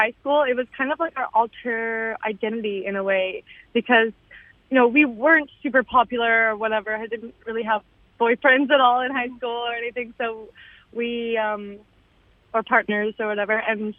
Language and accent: English; Toronto, Ontario, Canada; So we're all from Toronto. We grew up in the Beaches area. We went to high school together